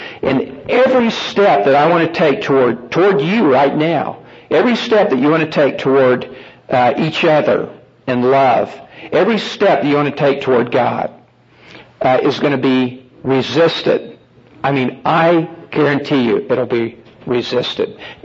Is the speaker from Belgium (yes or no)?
no; United States; You know, that's pretty hard for me to take as an American